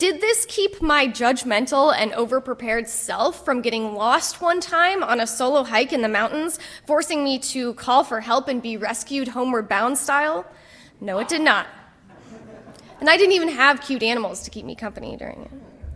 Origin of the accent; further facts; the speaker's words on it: Colorado, United States; I grew up in Colorado, and growing up in Colorado, I am familiar with the wilderness.